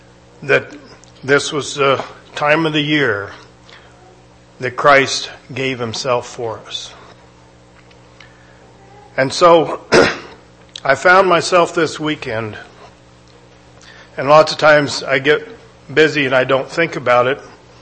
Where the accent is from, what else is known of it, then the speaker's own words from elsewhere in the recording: United States; I thank God that I'm an American.